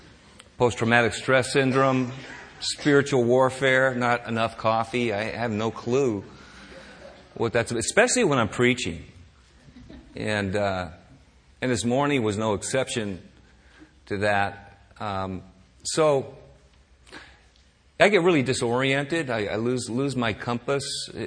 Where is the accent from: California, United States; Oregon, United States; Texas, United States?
California, United States; San Francisco; Growing up in San Francisco, Mom and Dad used to tell my older brother and me to stay away from certain areas of the city.